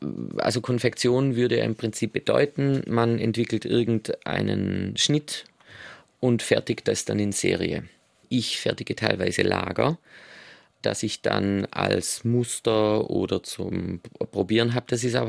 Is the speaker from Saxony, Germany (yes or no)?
no; Baden-Württemberg, Germany; now in Vienna, Austria; dass ich in Schwarzwald ziehe. Das ist meine Heimat, aber Wien ist einfach mein geliebtes Zuhause.